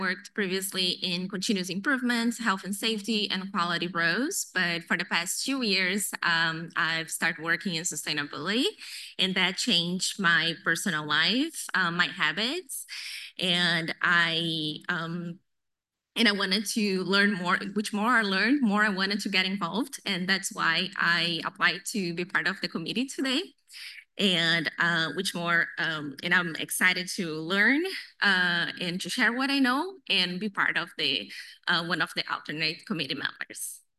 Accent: Brazil; now in Portland, United States; I was born and raised in Brazil, and I've been in Portland since 2017.

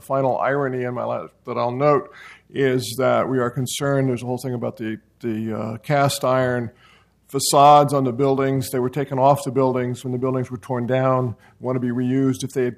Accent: Portland, Oregon, United States; from Southeast Portland.

